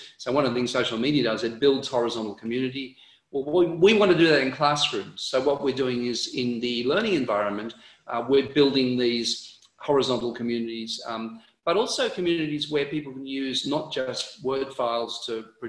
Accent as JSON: {"language": "English", "country": "Australia", "lives_now": "United States", "said": "I'm in the US at the moment, but I'm an Australian citizen."}